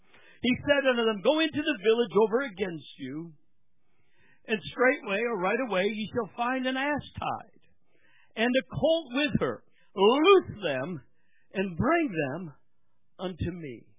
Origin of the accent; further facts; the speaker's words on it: New York, United States; We come from New York, but very rural New York, and we were pretty used to getting our heads beat in athletically wise.